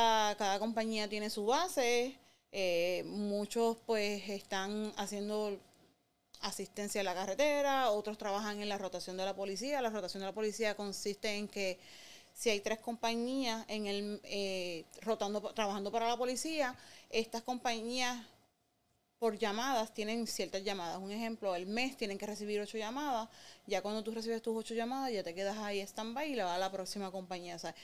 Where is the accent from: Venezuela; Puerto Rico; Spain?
Puerto Rico; accent: Puerto Rican English; Spanish is a second language; now in United States; Yo no te digo que soy gringa ni soy bilingüe full. Yo, mi inglés es un Puerto Rican English.